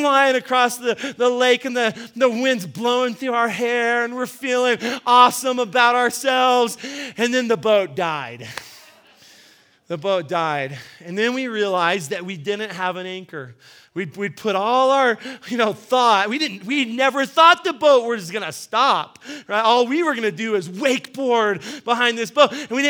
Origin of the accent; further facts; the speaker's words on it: Albuquerque, New Mexico, United States; I grew up here in Albuquerque, and so there's not very many lakes nearby.